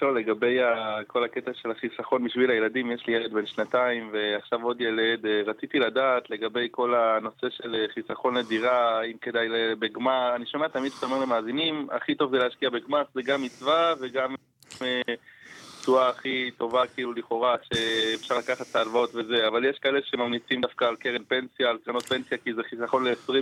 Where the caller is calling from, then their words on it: Modi'in Illit, Judea and Samaria Area, Israel; שלום, שלום, ממודיעין עילית.